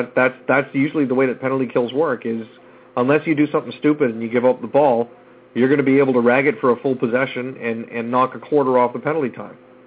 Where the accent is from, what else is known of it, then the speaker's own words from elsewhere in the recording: Canada; Well, we are Canadian.